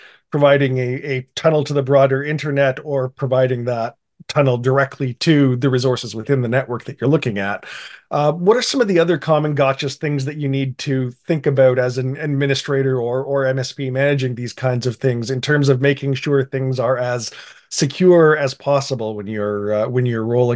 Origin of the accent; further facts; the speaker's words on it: Canada; Dad, we're Canadian.